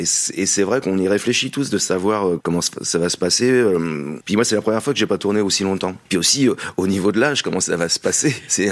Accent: Île-de-France, France; Moi, je suis banlieusard, puis je suis vraiment banlieusard viscéralement. Je viens de l'Essonne.

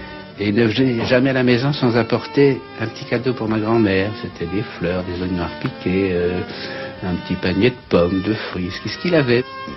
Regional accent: Normandy, France; Moi, je suis originaire de la Manche et c'était à Vranches.

